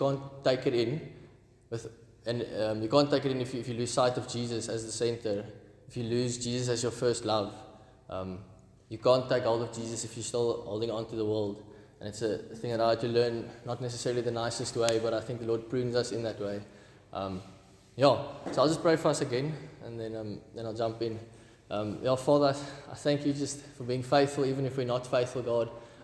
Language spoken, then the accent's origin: English; Stellenbosch, Western Cape, South Africa; born there; I was born in Stellenbosch and just wanted to get away after school